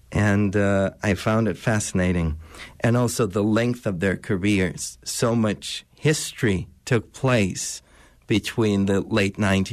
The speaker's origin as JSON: {"language": "English", "region": "Moscow", "country": "Russia", "tie": "born or raised there", "said": "I was born in Moscow. I grew up there, and Yiddish was not really spoken in my family."}